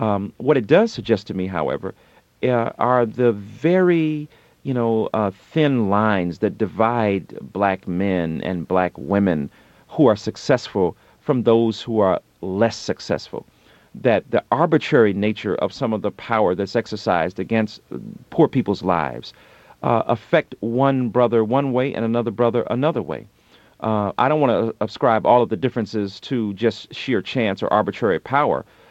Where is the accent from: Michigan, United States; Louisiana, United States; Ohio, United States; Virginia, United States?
Michigan, United States; Detroit; I grew up in Detroit during the 60s and 70s when Motown was reigning.